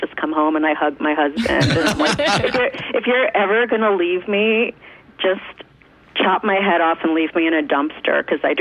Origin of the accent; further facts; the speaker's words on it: New York, United States; I'm originally a New Yorker.